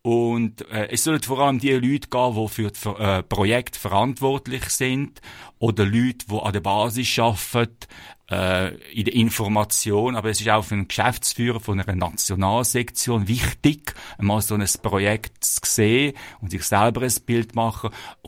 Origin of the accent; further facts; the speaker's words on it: Switzerland; Bei uns in der Schweiz muss man ja lange suchen, bis man irgendwo einen ruhigen Ort findet.